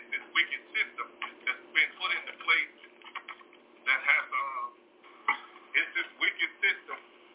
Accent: Inglewood, California, United States; I'm speaking from experience growing up in Inglewood.

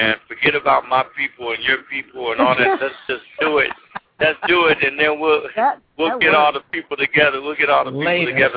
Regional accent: Ohio, United States; That's my home state.

